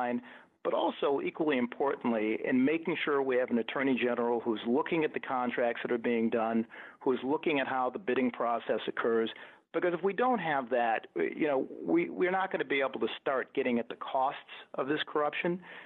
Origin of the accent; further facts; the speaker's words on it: Buffalo, New York, United States; you know, I grew up in Buffalo, as I said. My dad worked at the Chevy plant in Buffalo, and we grew up in a working-class neighborhood on the east side of Buffalo.